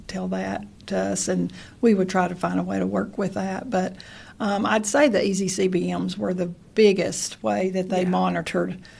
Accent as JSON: {"language": "English", "town": "Aurora", "region": "Colorado", "country": "United States", "tie": "born there", "said": "Well, I was actually born in Aurora, Colorado. My dad was in the Air Force. My parents were both from Clay County."}